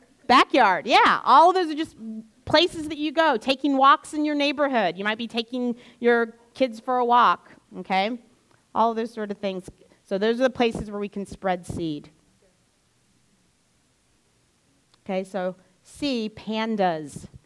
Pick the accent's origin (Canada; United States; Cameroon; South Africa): United States; People always ask me where I'm from, and I'm like, America, okay?